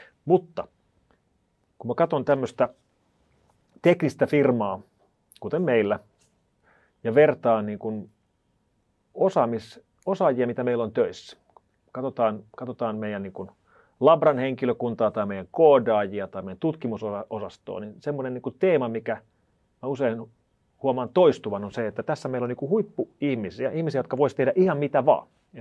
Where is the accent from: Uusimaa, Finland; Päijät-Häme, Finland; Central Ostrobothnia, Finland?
Uusimaa, Finland; Tuusula; Mä oon kotoisin Tuusulasta